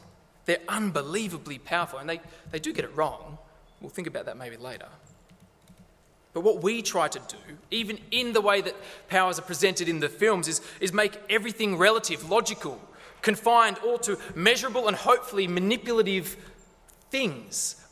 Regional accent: Lithgow, New South Wales, Australia; I come from Lithgow, and the closest thing to a beach there is a canal.

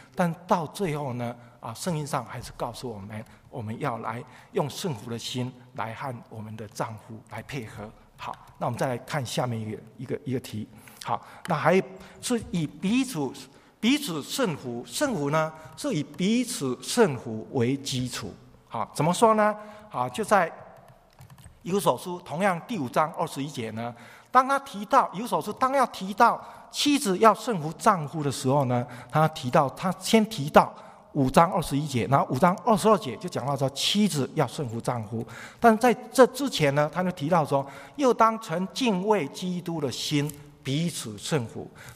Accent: China; 对我们中国人来讲

